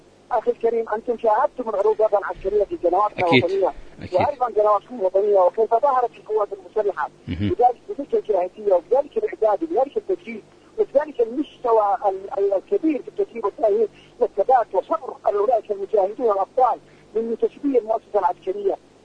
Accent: Yemen; نحن شعب يمني ودولة مستقلة.

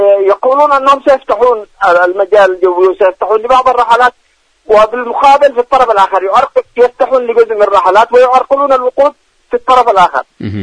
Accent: Yemen; نحن كشعب يمني إلى جوار أخواننا

